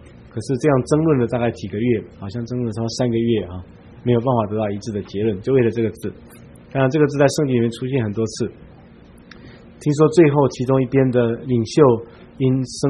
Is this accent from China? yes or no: no; Taiwan; 我们如果讲台语的时候，我们比较喜欢讲兄弟，不讲神，神太说神就有点太，确实台湾人说起来没有那种味道了哈。